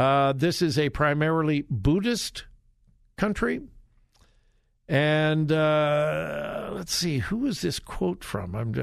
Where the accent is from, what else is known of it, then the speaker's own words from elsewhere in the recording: California, United States; Because growing up in California, it was Lancaster. Here in central Ohio, it's Lancaster.